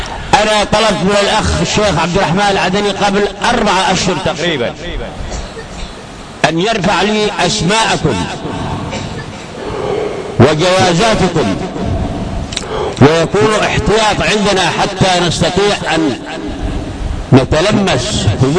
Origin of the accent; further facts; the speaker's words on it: Yemen; فهذا واجبنا نحن أبناء اليمن في هذه المحافظات